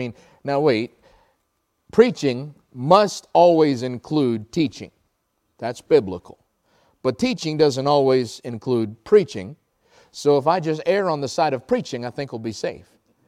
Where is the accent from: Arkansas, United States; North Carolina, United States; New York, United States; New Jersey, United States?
North Carolina, United States; I'm from North Carolina. My wife's from Florida. We met in Illinois. We're based out of Ohio.